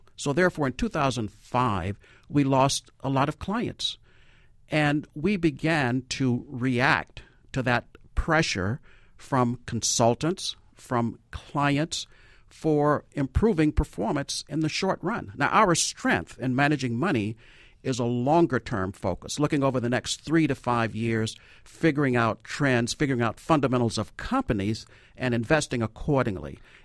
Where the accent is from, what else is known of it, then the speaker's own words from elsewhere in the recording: Apopka, Florida, United States; Yes, small town, 2,000 people at the time.